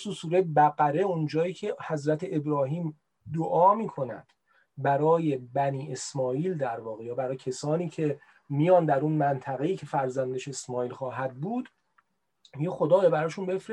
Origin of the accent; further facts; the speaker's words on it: Iran; ما ایرانی هستیم، عرب نیستیم و قرآن رو به عنوان کتاب هدایتمون پذیرفتیم. تاریخ ما رو مسلمان کرده